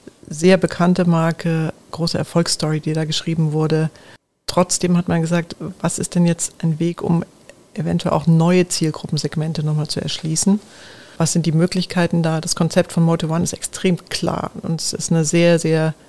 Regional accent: Heide, Schleswig-Holstein, Germany; born there; now in Munich, Germany; Und Heide bin ich geboren. Ich liebe den Norden Deutschlands total. Aber habe dazu jetzt kaum noch einen Bezug.

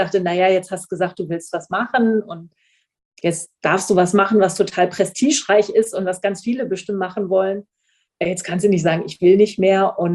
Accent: Oldenburg, Lower Saxony, Germany; also born or lived in Berlin / Frankfurt (Oder) / France; ursprünglich komme ich aus Oldenburg.

